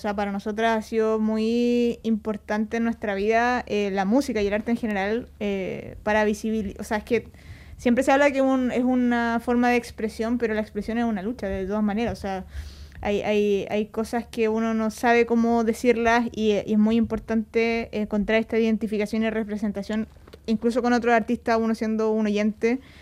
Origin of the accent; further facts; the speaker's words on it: Chile; habla de nuestra experiencia creciendo como dos lesbianas en Chile